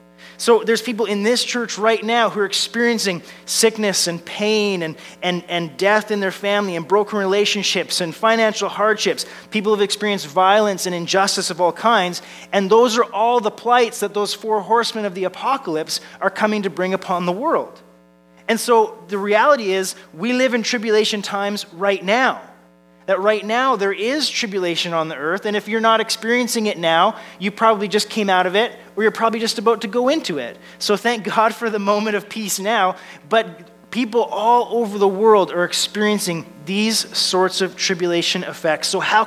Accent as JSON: {"language": "English", "town": "Victoria", "region": "British Columbia", "country": "Canada", "tie": "born or raised there", "said": "Now, I grew up on the West Coast. I grew up in Victoria"}